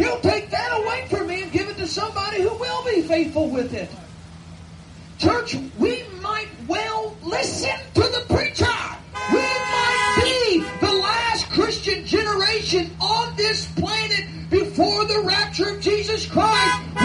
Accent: Kentucky, United States; I know that ain't proper English, but I was raised in Kentucky too.

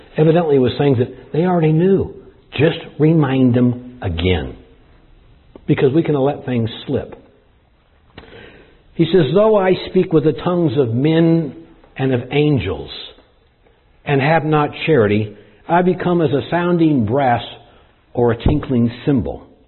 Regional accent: Wichita, Kansas, United States; moved away as an adult; now in Texas, United States; When we came down from Texas, from Wichita, Kansas, we came down here to consider to go to Bible college at Arlington Baptist College.

